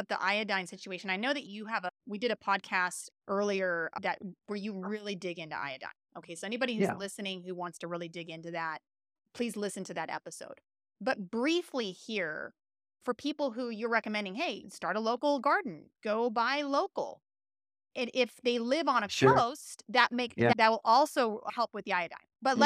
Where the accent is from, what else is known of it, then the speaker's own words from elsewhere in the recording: California, United States; now in Utah, United States; When I first came out here to Utah, I had to myself learn the terrain a bit. I came from California and I was trying to buy locally grown and I knew my sources over there.